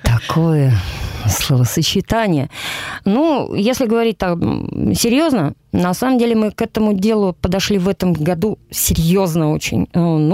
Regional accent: Perm, Perm Krai, Russia; я сама пермяк, я пермячка, я искренне и трепетно люблю и город, и край

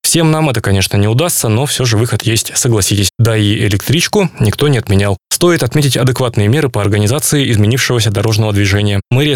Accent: Ural, Russia; Мы, уральцы, вообще склонны любое нововведение, ломающее привычные модели поведения, принимать в штыки.

